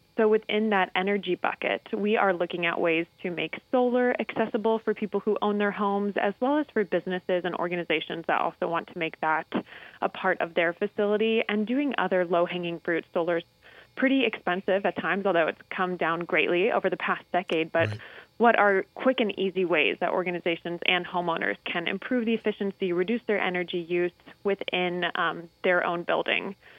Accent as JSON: {"language": "English", "town": "Bloomington", "region": "Indiana", "country": "United States", "tie": "born or raised there", "said": "So I'm originally from Bloomington, Indiana. So grew up in the state for most of my life and attended Notre Dame for school."}